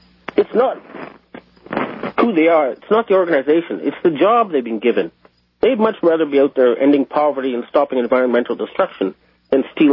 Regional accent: Canada; as a Canadian, I'd be proud to serve in a U.S. ship like Enterprise

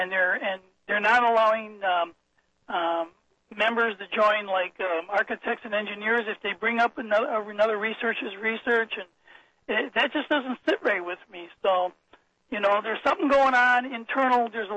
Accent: Milwaukee, Wisconsin, United States; I'm from Wisconsin, Milwaukee

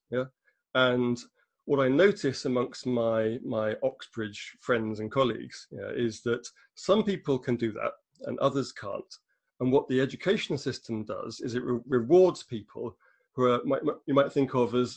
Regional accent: London, United Kingdom; So I come from I'm British, in case you haven't noticed. I grew up in West London.

